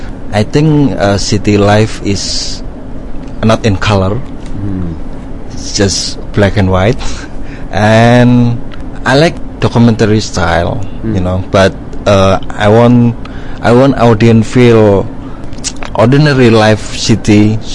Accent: Special Region of Yogyakarta, Indonesia; English is a second language; In my hometown, there is a beach called Parangtritis, and a woman sell cracker chinking, right.

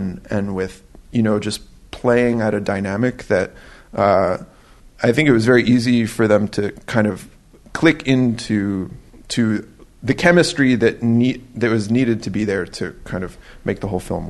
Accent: Vancouver, British Columbia, Canada; it's situated in my hometown of Vancouver, which is sort of far away from many of the cultural hubs of North America and Europe.

